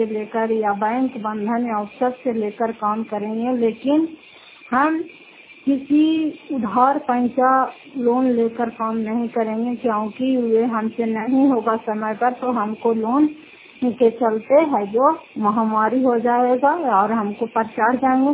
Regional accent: Fatehpur, Bihar, India; घर फतेहपुर पंचायत मकरावता जिला नालंदा की निवासी हूँ

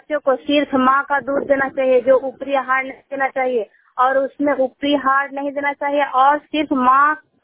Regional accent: Maliha, India; ग्राम मलिहा का रहने वाली हूँ, प्रखंड तीरसा की रहने वाली हूँ।

